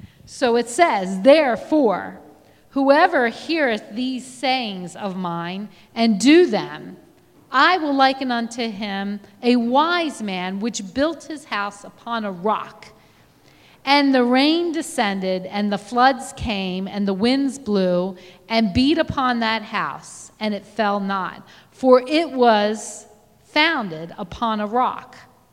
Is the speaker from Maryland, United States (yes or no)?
yes; Baltimore, Maryland, United States; I lived in a very populated area. I'm from Baltimore, Maryland.